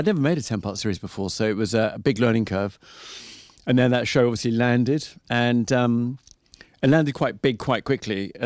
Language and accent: English; Richmond, London, United Kingdom; It was tricky there because I grew up in Richmond and Twickenham.